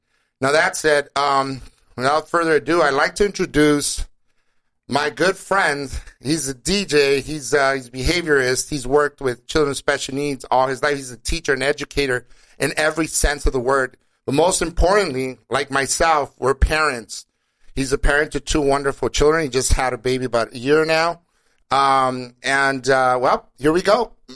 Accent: Los Angeles, California, United States; I'm from East Los Angeles, East LA, Lincoln Heights representing, but we come from areas around LA where music is, like, the common denominator

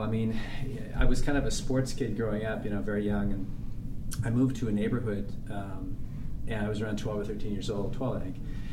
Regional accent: Halifax, Nova Scotia, Canada; I am originally from Canada, yes.

